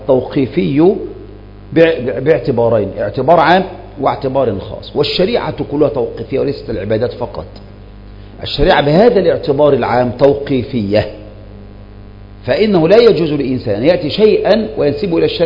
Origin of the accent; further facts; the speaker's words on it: Egypt; ومن هنا ينتشر عندنا في مصر يا هو